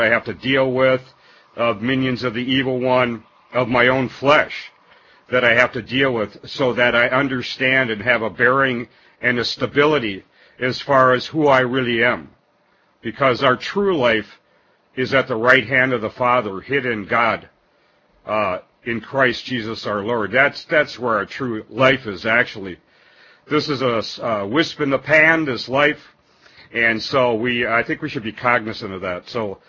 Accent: Wisconsin, United States; from Wisconsin. Everybody wants to live here, right?

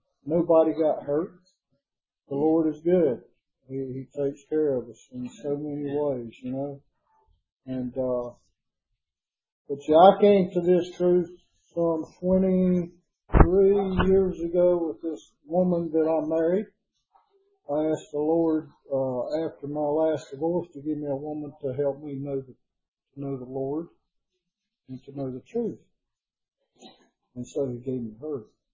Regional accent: South Carolina, United States; from South Carolina.

